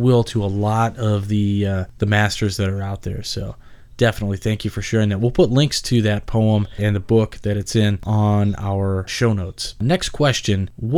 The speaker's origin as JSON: {"language": "English", "region": "California", "country": "United States", "said": "I mean, I'm initially from California, and I was going to join Orange Lodge in Orange Circle in Orange, California."}